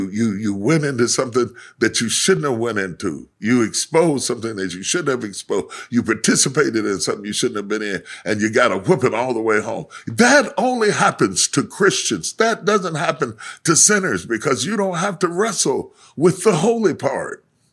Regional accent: Charleston, West Virginia, United States; I grew up in Charleston, West Virginia. Sometimes there'd be a street fight.

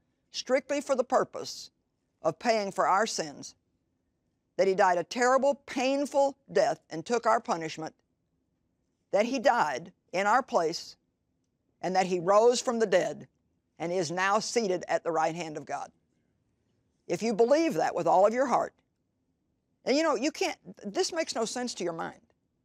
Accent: Missouri, United States; And, you know, really, we're from Missouri here, which you're not all from Missouri.

